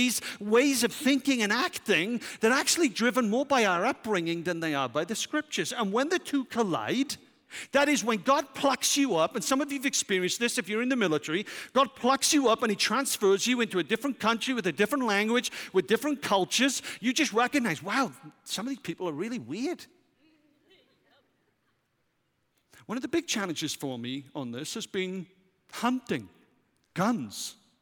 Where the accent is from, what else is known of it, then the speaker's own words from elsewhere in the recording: Wales, United Kingdom; But for me as a Welshman, you just don't do that.